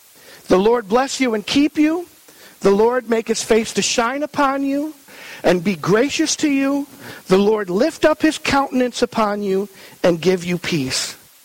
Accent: New York, United States; young boy growing up in Western New York in the 1970s

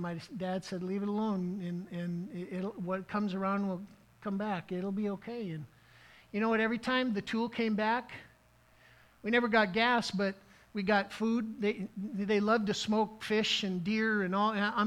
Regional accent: Minnesota, United States; I've told you over and over again that we grew up on the Indian reservation in northern Minnesota.

